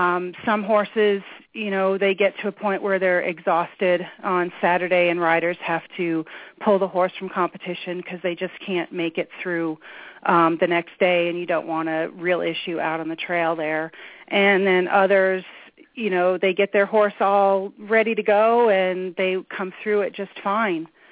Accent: New York, United States; moved away as an adult; now in Colorado, United States; I moved to Colorado in October of 1990, specifically to be able to buy a horse and afford it because I grew up on Long Island and it just doesn't work there for a person in their early 20s.

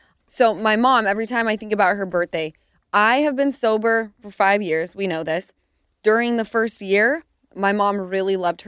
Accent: Utah, United States; And my area that we grew up in Utah, for some reason, everyone's houses were 5 minutes away.

